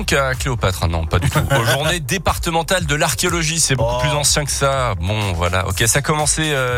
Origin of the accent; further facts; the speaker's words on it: Auvergne-Rhône-Alpes, France; chez nous en Auvergne ça tombe plutôt bien